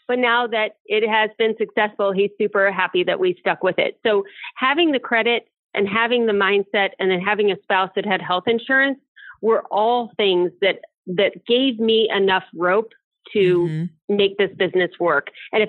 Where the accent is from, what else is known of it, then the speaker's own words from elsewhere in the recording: Ohio, United States; I grew up in the Akron, Cleveland, Ohio area.